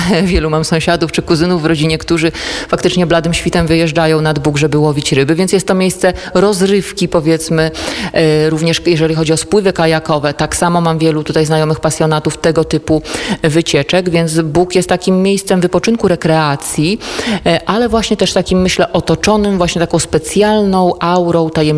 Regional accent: Hrubieszów, Lublin Voivodeship, Poland; My często w Chrubieszowie, bo naszą rzeką jest Huczwa, ale bardzo często gdzieś w Polsce przedstawiając się mówimy, że jesteśmy znad Buga

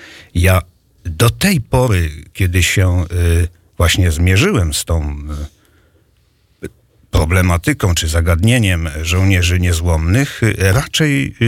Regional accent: Wrocław, Lower Silesian Voivodeship, Poland; ponieważ ja jestem z Wrocławia

